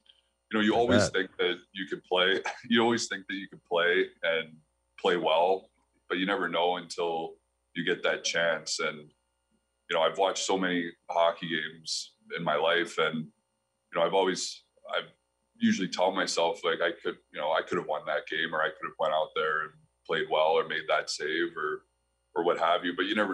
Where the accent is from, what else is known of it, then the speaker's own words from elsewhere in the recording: Pittsburgh, Pennsylvania, United States; I'm from Pittsburgh, so we're going to where I grew up and played all of my youth hockey.